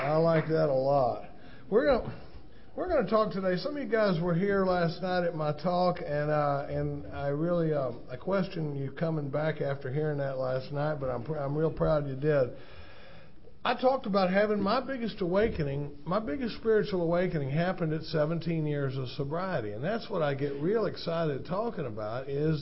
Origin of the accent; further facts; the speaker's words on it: Austin, Texas, United States; We come from Austin, Texas, and I'm not seeing a lot of burnt orange around here